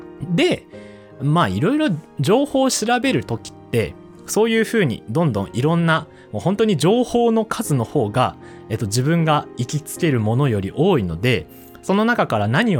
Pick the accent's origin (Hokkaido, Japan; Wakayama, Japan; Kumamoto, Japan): Hokkaido, Japan; 私、北海道出身なので、北海道の方言っぽいです。